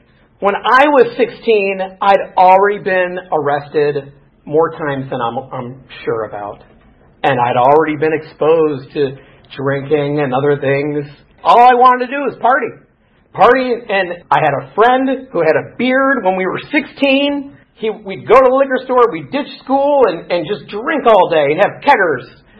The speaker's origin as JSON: {"language": "English", "town": "Chicago", "region": "Illinois", "country": "United States", "tie": "born or raised there", "said": "I'm from Chicago. That's where I grew up."}